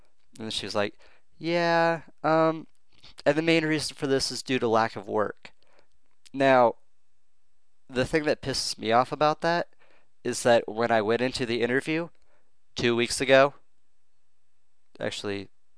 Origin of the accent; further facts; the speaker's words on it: Pacific Northwest, United States; I'm from the Pacific Northwest, and it doesn't really help to stimulate our economy